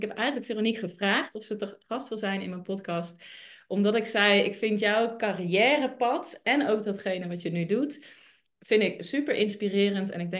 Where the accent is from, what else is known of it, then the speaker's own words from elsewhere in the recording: Zelhem, Gelderland, Netherlands; Nee, we zijn allebei opgegroeid in de Achterhoek in Zelhem.